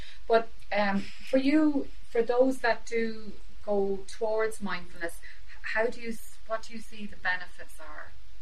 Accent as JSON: {"language": "English", "town": "Wexford", "region": "Leinster", "country": "Ireland", "said": "I'm from Wexford. We pick strawberries."}